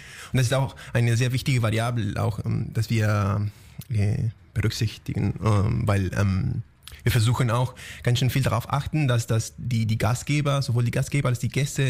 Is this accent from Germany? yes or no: no; Argentina; German is a second language; Also ich komme nämlich aus Argentinien, deswegen.